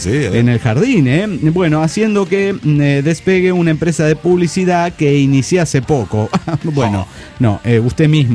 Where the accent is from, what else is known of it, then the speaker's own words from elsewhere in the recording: Chihuahua, Mexico; de Chihuahua.